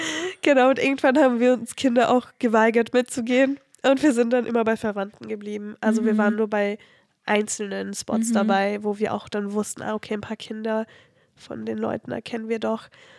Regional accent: Brazil; now in Germany; Wie cool ist es bitte, dass ich Brasilien kennenlernen durfte als meine Heimat, aber auch jetzt mittlerweile seit 13 Jahren Deutschland.

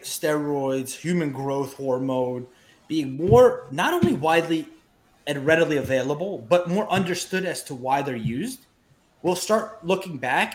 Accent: Ukraine; We're from the Ukraine, so we were.

